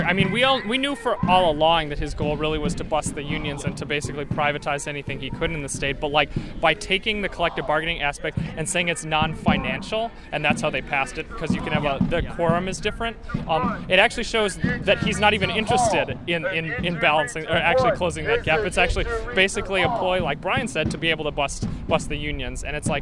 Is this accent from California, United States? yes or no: no; Rhinelander, Wisconsin, United States; I'm from Rhinelander, Wisconsin, which is a little town of 8,000 in northern Wisconsin.